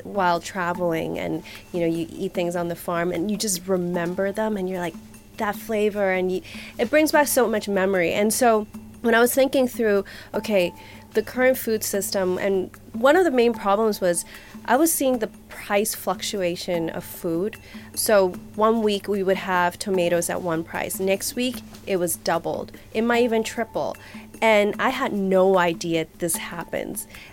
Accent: Hong Kong; also born or lived in Shanghai; growing up in Hong Kong and Shanghai, growing up in large cities, you don't get that access.

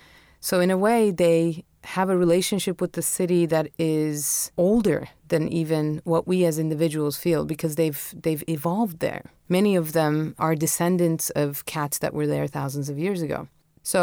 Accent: Istanbul, Turkey; I was lucky enough to have been born and raised in Istanbul and had my childhood mostly in the backyard of our apartment building with cats.

